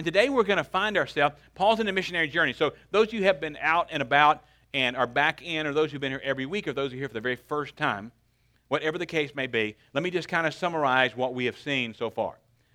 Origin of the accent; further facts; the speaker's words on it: Paris, Arkansas, United States; born there; I was born in Paris, Arkansas. It's a hole-in-the-wall place out in the country